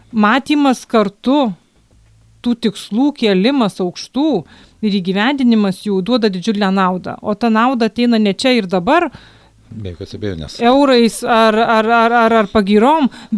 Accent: Alytus County, Lithuania; also born or lived in Kaunas / Vilnius; niekada nebuvau atitrūkusi nuo savo gimtojo krašto, Lazdijų rajone, nedideliame kaime gimiau, užaugau, tik tai studijų laikotarpiu studijavau Kaune, po to dirbau Vilniuje ir labai retas savaitgalis buvo tas, kurį nevykdavau į Dzūkiją

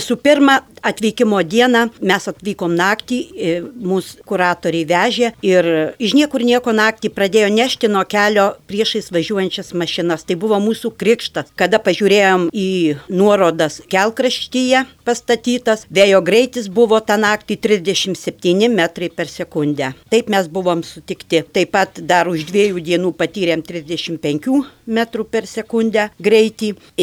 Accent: Alytus, Alytus County, Lithuania; now in Iceland; iš Islandijos tiesiai į Alytų savo gimtojo miesto žmonėms.

